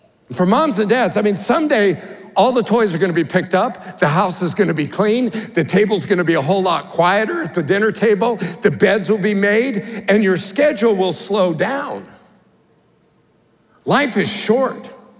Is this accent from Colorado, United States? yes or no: yes; Colorado, United States; I think of the Ozarks, and I grew up in Colorado, and so the morning fog was not something you had very often.